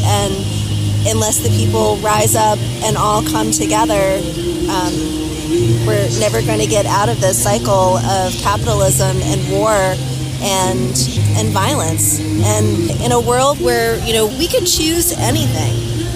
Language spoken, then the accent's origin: English; United States; as an American who lives on stolen land every single day that I've been alive